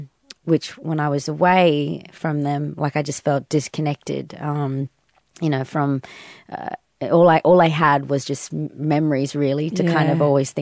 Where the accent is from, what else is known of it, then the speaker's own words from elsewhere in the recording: Darwin, Northern Territory, Australia; growing up in Darwin, what that was like, having both different cultures, living in this country.